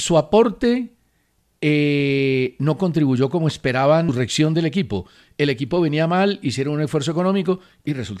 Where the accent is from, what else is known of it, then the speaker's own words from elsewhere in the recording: Manizales, Caldas, Colombia; born there; Yo soy colorado porque nací en el Páramo, nací en Manizales y soy chapiaíto.